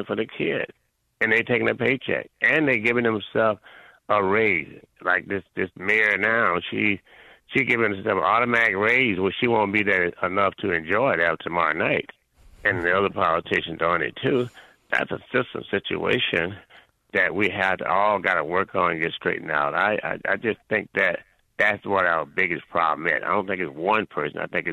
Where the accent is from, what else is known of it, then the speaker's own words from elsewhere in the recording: the South, United States; I'm from South. I was raised in Jim Crow. I got a seventh-grade education, ran away from home.